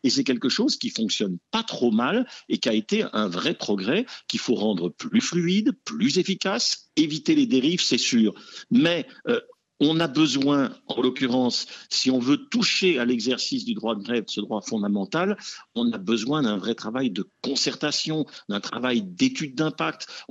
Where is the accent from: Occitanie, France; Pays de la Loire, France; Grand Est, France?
Grand Est, France; moi je suis alsacien